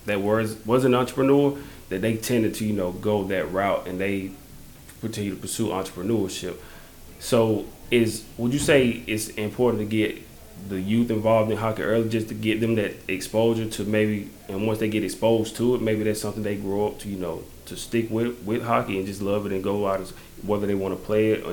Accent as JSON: {"language": "English", "region": "South Carolina", "country": "United States", "said": "I'm rooting for the Gamecocks since I'm from South Carolina, so that's who I'm rooting for."}